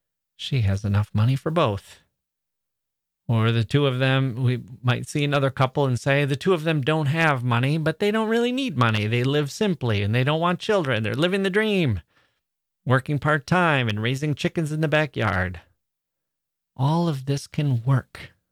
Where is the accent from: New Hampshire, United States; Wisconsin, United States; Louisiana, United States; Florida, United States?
Wisconsin, United States; "The snow won't stop me, I'm from Wisconsin." Or maybe that's getting a little too personal